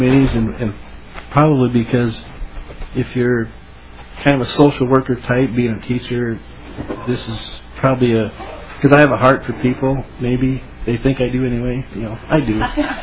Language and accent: English; Eagan, Minnesota, United States; I'm from Eagan, Minnesota. My background is I'm a retired teacher, coach, and a retired Marine.